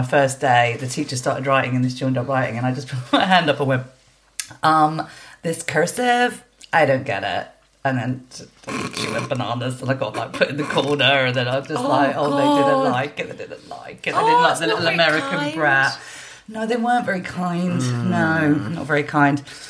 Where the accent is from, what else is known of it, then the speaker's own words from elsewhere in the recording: Egypt; So growing up in Egypt meant I kind of grew up with quite bland taste, to be honest, because the supermarkets had nothing in them.